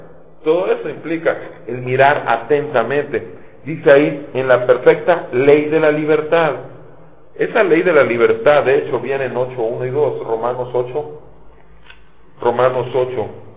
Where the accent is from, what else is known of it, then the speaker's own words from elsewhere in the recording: Mexico; como mexicanos que podemos traer 15 Biblias en la mano y nadie nos dice nada.